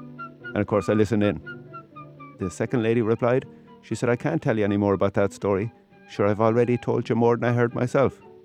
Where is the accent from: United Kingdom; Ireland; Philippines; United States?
Ireland; Kinsale, Munster; a month or so ago, I was in my hometown, Kinsale, walking through the little farmer's market